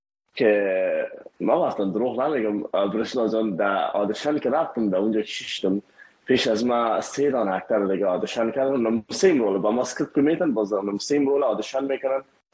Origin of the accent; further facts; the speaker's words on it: Afghanistan; now in India; ما یک مهاجر بودیم مثل تمام مهاجرهایی که از افغانستان ایلا کردیم ما آمدیم طرف هندستان ما غریب بودیم